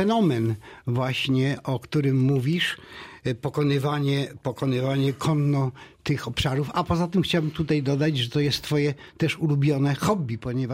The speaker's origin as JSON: {"language": "Polish", "town": "Jasień", "region": "Lubusz Voivodeship", "country": "Poland", "said": "ponieważ wywodzę się z Jasienia, to mam zaledwie 4 czy 5 kilometrów do tego grodziska"}